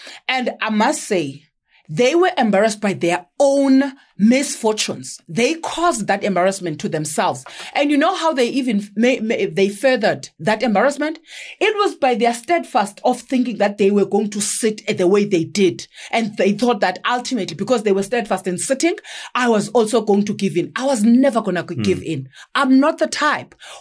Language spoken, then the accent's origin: English; Bizana, Eastern Cape, South Africa; born there; I was born in Bizana. Bizana is a beautiful small town, underdeveloped currently, thanks to the Messi ANC. Small, beautiful town off Bizana in the Eastern Cape. That is where I was born.